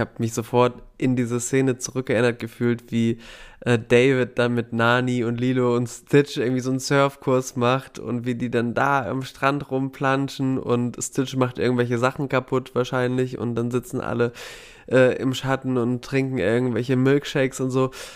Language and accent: German; North Rhine-Westphalia, Germany; Ich komme ja aus dem Sauerland, da haben wir auch immer viele Hügel und Wälder gehabt